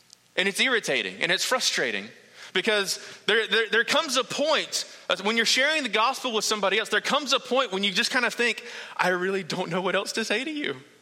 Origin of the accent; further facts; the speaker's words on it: North Carolina, United States; I'm like, dude, I moved here like 3 months ago. I'm from North Carolina.